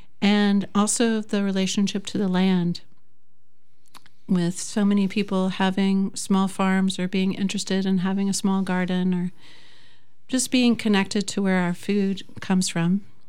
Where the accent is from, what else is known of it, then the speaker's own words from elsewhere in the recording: Tennessee, United States; And I've lived here for 25 years. I'm originally from Tennessee, but feel quite at home here in the Driftless.